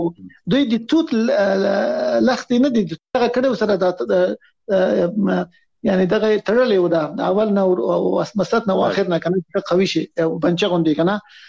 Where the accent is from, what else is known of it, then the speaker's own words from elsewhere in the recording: Afghanistan; موږ د افغانستان خلک خواریکش دی